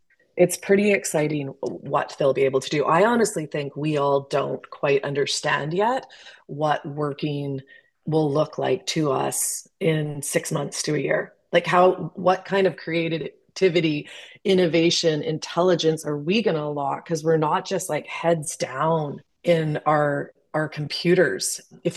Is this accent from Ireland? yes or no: no; Canada; so I am Canadian.